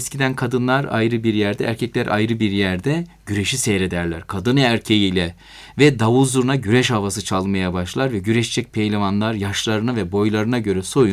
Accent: Taşova, Amasya, Turkey; ben de Amasya'nın Taşova kazasının Herizdağ köyünde doğdum.

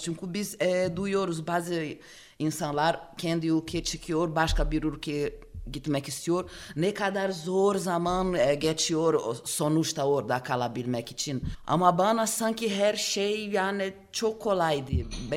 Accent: Brazil; Turkish is a second language; now in Turkey; Ben plaj yanında büyüdüm yani Brezilya bütün sene yaz olur.

